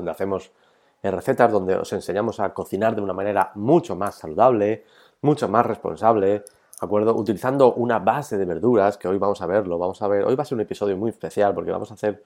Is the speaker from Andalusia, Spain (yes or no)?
no; Valencia, Valencian Community, Spain; also born or lived in Bilbao; yo nací en Bilbao, ahora vivo en Valencia, desde hace ya muchos años, desde pequeñito me vine a Valencia a vivir con mi familia, pero bueno, yo nací allí y mis raíces son vascas